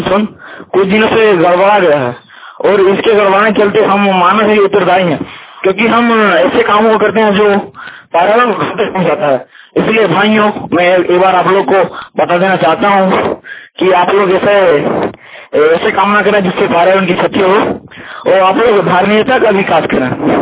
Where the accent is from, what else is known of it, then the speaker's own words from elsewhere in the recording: Giridih, Jharkhand, India; ग्राम सटीवत पश्चिम पहाड़ी थाना रेंगाबाद जिला गिरिडीह का निवासी हूँ। मैं अभी वर्तमान समय में अभी मैं दसवां वर्ग का छात्र हूँ।